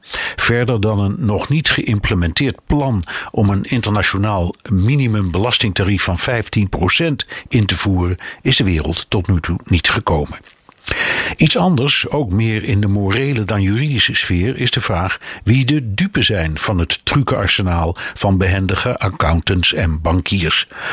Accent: Netherlands; Nog niet zo heel lang geleden glommen we als Nederlanders van trots dat toonaangevende buitenlandse bedrijven domicilie kozen bij ons.

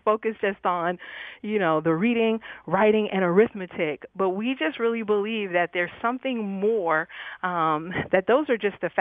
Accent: New York, United States; And so I'm a New Yorker, and I've never seen anything like this.

